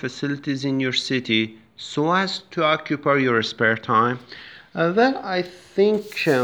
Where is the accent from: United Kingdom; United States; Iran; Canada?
Iran; Tehran, Tehran Province; English is a second language; I come from Tehran, which is a mega city with a population of about, I don't know, 15 million people.